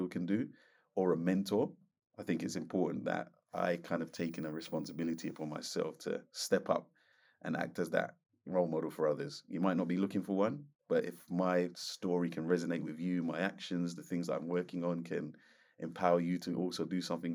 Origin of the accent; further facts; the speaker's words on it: Kingston, Jamaica; accent: Jamaican; No, let me reiterate. Everybody where I listen to that program, you're watching them. I'm from Kingston